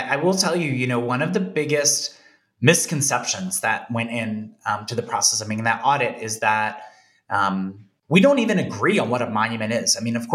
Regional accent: Philadelphia, Pennsylvania, United States; Well, you have to. It's part of being a Philadelphian.

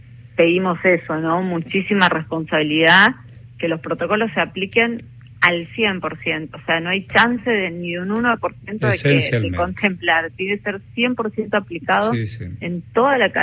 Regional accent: Argentina; la admiración del mundo por lo que somos nosotros los argentinos

